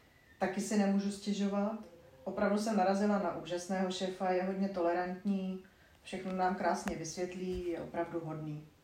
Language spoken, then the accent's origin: Czech; Bratislava, Bratislava Region, Slovakia; jsem žena, je mi 47 let a pocházím ze Slovenska, z Bratislavy.